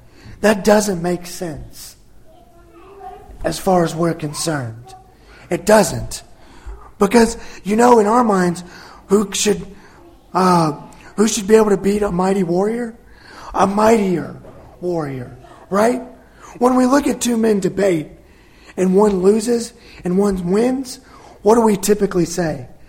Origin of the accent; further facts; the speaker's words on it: Aberdeen, North Carolina, United States; born there; So I was born in North Carolina. Please don't hold that against me if you're going to hold it against me. I was born in North Carolina, lived in, y'all are going to like this, I bet. I lived in Aberdeen, North Carolina.